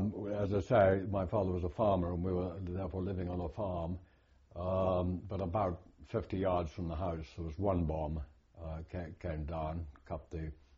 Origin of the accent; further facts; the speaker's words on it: Bletchingley, South East England, United Kingdom; born there; I was born in Bletchingley in Surrey.